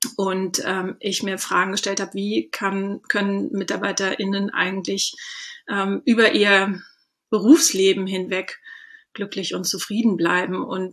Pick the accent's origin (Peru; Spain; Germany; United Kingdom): Germany; Southern Germany; Ich komme ursprünglich auch aus Süddeutschland